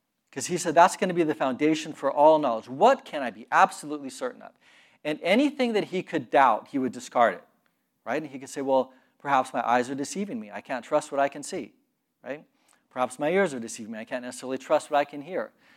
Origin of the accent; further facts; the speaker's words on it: United States; just because I'm an American and I grew up here and I just thought, yeah, everyone thinks this way.